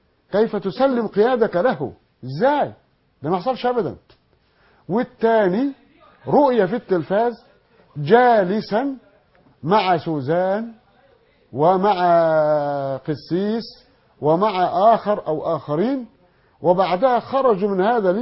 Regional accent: Egypt

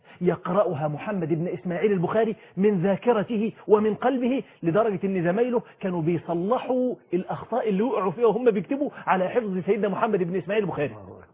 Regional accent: Egypt; هو في حد كده طالع على إحدى المحطات عندنا في مصر

